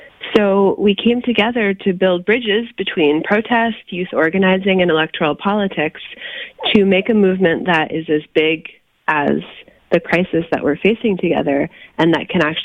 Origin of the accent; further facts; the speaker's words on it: New Haven, Connecticut, United States; Yeah, I grew up here in New Haven, and I have lived my whole life here.